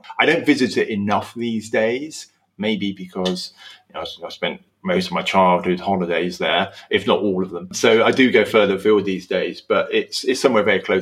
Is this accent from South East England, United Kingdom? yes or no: yes; Slough, South East England, United Kingdom; born there; And you have to remember, I was born in Slough.